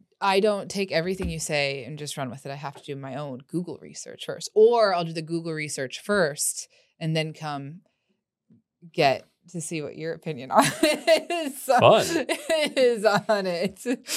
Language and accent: English; Kansas City, United States; Yeah, both from Kansas City.